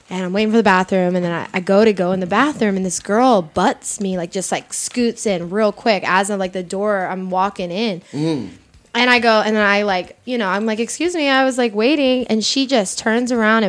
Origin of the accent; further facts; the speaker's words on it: Florida, United States; shout out to Florida. I'm from Florida.